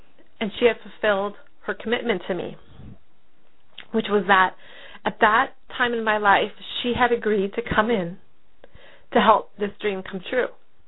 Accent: United States; In Paris, as an American, finding a place to live is fairly cutthroat.

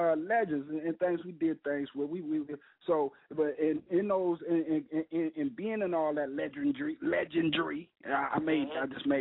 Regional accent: Detroit, Michigan, United States; also born or lived in Flint; from Flint, Michigan, originally Detroit, by way of Detroit. I'm 20 and 20 years, both of the spots.

